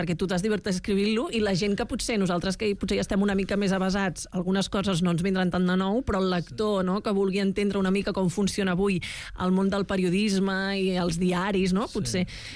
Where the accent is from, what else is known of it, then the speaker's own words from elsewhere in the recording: Barcelona, Catalonia, Spain; perquè passa aquí a Barcelona, nosaltres som de Sants.